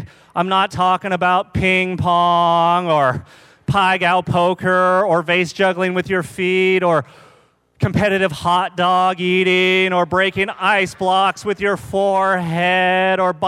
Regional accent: United States; born there; I was born in the United States. I just speak English.

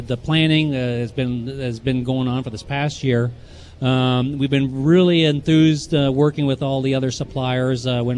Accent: Missouri, United States; we're from Missouri, the show me state.

